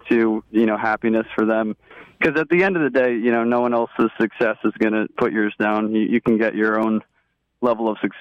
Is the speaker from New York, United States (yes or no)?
yes; Croton-on-Hudson, New York, United States; I'm from Croton-on-Hudson. I grew up here, went to all the way through high school here. I went to college in New York City at City College.